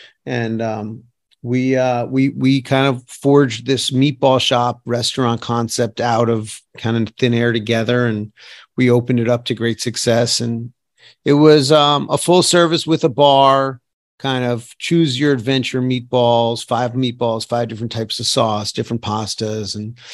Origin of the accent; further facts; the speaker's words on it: New York City, New York, United States; I'm a chef guy, restaurant guy. I grew up in New York City, and I make food for the regular people.